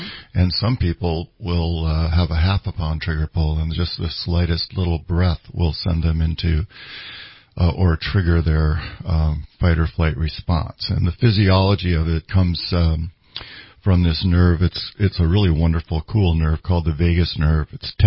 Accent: Minnesota, United States; because I grew up in Minnesota, it's like if you're going to go sledding

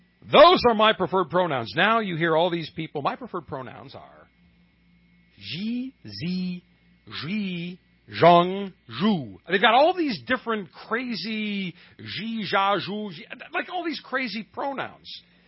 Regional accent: Buffalo, New York, United States; I grew up in Buffalo, 3 minutes from the Canadian border

